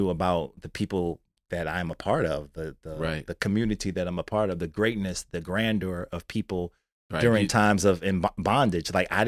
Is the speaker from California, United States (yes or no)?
no; Winchester, Virginia, United States; I'm from Winchester, Virginia.